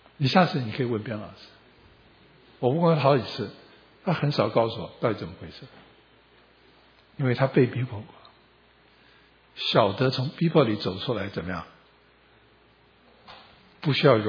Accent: Taiwan; 我从小在台湾就被教勿忘再举

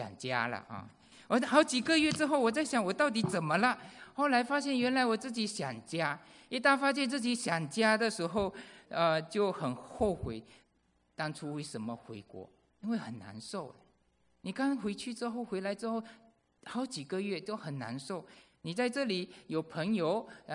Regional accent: Malaysia; moved away as an adult; now in United States; 那93年的时候，我从马来西亚搬到这个美国来，刚来。那时候不是第一次离家。我在马来西亚的时候呢，就在读高中的时候就已经到大城市去读了。

